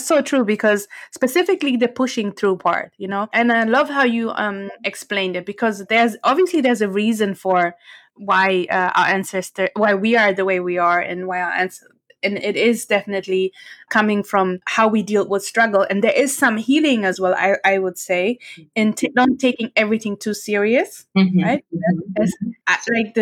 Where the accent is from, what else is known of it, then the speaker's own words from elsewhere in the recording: Eritrea; you're from Jamaica, and I'm from Eritrea